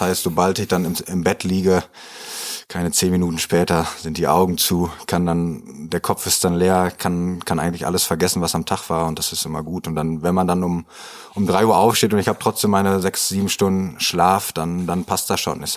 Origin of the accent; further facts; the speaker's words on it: Münster, North Rhine-Westphalia, Germany; Urmünsteraner, hier geboren, in der Innenstadt groß geworden, am Bild. Da hatten wir früher unsere Backstube, haben quasi direkt darüber gewohnt. Das heißt, eigentlich so ein richtiges Stadtkind gewesen.